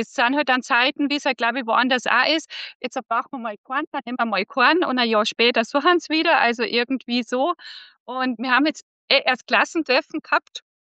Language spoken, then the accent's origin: German; Bavaria, Germany; now in Austria; Ich komme aus Bayern, was man wahrscheinlich an der Stimme nach dann auch hört. Also wohne aber in der Nähe von Salzburg, 10 Kilometer weg von Salzburg. Ich wohne auf dem Land mit 3 Kindern und Mann auf einem Biobauernhof.